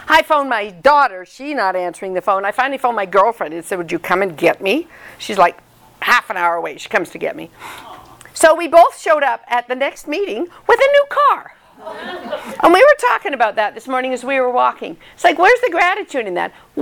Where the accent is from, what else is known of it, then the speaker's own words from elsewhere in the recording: Canada; I come from Canada, and oui means yes in French.